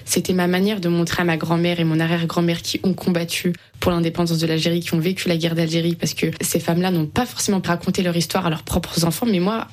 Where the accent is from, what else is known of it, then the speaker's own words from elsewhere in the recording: France; grandi avec une culture algérienne à la maison avec mes grands-parents et puis à l'école plutôt française et dans l'éducation. Je me suis toujours bien sentie en tant que française et algérienne et notamment franco-algérienne.